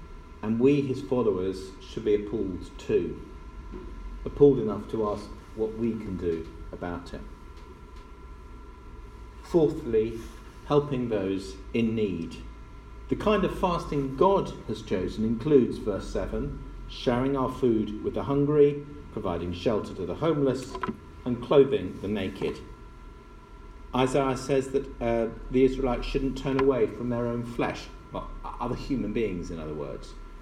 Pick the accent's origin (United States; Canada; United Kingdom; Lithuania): United Kingdom; We're British, so that's not what we do.